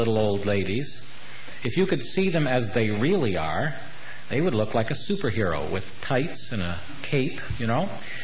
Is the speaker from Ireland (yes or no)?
no; St. Catharines, Ontario, Canada; I had the opportunity in my hometown of St. Catharines. I was invited in to our old high school where I graduated.